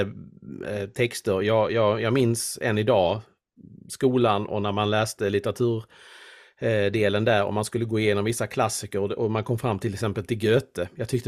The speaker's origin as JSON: {"language": "Swedish", "country": "Sweden", "said": "Och som svensk känner jag mig väldigt så påmind om att även om jag tycker att jag är bra på engelska så nej, det är jag inte riktigt."}